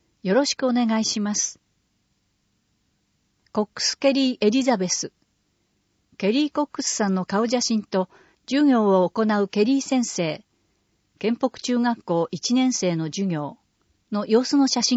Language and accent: Japanese; California, United States; Japanese is a second language; now in Japan; アメリカのカリフォルニア州から来ました。23歳です。